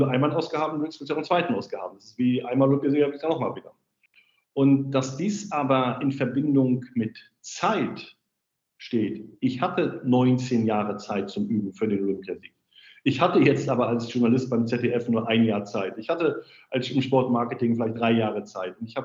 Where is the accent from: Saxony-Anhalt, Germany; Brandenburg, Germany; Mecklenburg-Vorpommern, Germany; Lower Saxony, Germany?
Mecklenburg-Vorpommern, Germany; Rostock; also born or lived in Berlin; in Rostock habe ich dann überlegt, das ist meine Heimatstadt, und da bin ich nach 20 Jahren Berlin auch wieder hingezogen.